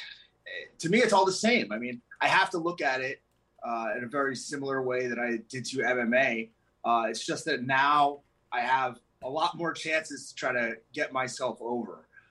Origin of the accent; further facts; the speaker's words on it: Las Vegas, Nevada, United States; you had been in my hometown of Las Vegas